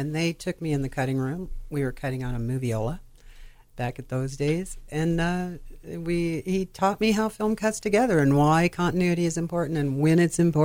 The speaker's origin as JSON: {"language": "English", "town": "Peoria", "region": "Illinois", "country": "United States", "lives_now": "California, US?", "said": "I'm originally from Peoria, Illinois."}